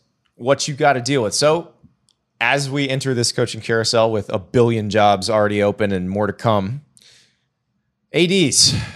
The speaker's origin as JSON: {"language": "English", "country": "Canada", "said": "I'm Canadian."}